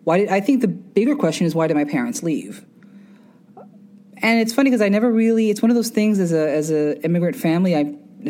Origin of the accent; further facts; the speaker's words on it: Flushing, New York, United States; So for me, I was born and raised here. I'm a born and bred New Yorker. I'm from Flushing, Queens. I'm a Queens girl.